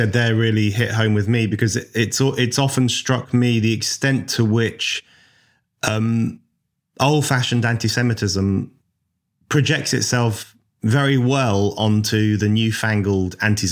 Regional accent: London, United Kingdom; when I grew up in Northwest London.

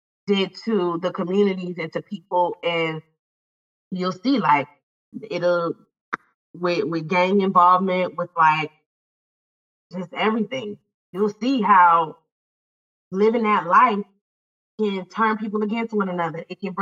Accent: Atlanta, Georgia, United States; You know, I'm from Atlanta, Isaiah's from Atlanta.

